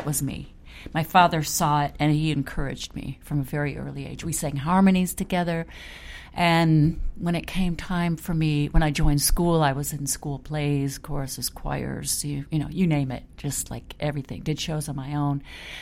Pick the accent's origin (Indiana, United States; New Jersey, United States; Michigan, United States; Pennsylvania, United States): Michigan, United States; Detroit; But I grew up in Detroit, so I grew up with Motown